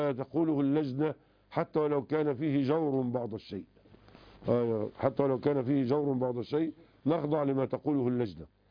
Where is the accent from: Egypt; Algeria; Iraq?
Egypt; ولكن عندنا في مصر وفي سوريا وفي الكويت يأخذون بما يسمى بالوصية الواجبة